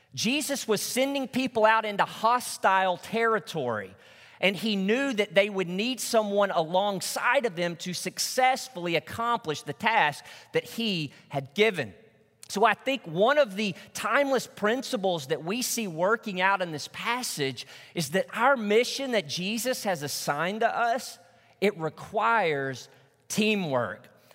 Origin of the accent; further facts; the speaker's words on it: Truman, Arkansas, United States; my hometown of Truman, Arkansas